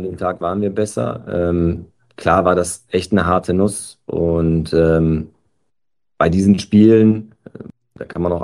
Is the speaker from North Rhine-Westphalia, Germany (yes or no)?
yes; Quelle, North Rhine-Westphalia, Germany; wir waren bei einem Testspiel in meinem Heimatort in Quelle